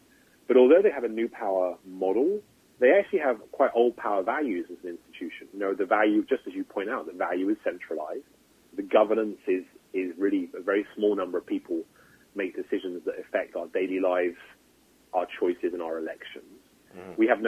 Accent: England, United Kingdom; when I grew up in England

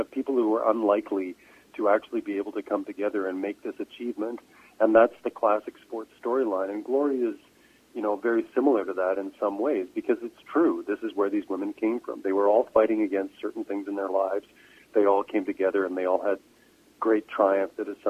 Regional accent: Edmonton, Alberta, Canada; I grew up in Edmonton in the 80s

